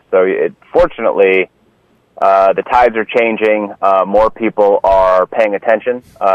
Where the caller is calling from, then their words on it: Boston, Massachusetts, United States